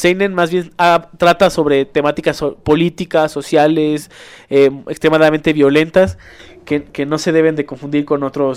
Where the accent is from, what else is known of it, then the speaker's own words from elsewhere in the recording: Mexico; México y en América Latina estamos muy familiarizados con el anime porque están en nuestro idioma y en nuestro acento.